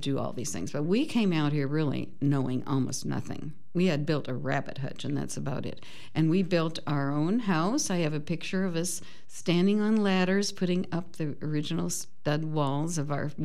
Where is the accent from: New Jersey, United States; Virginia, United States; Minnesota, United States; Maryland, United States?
Virginia, United States; also born or lived in Alabama / South Carolina; I was born in Alabama and lived in South Carolina for a few years with my family. And then we moved to Northern Virginia, where I was raised and lived and went to high school